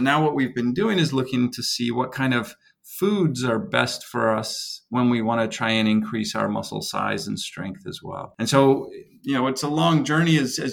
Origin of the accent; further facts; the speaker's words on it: Burlington, Ontario, Canada; Yeah, I grew up right outside of Toronto in a place called Burlington.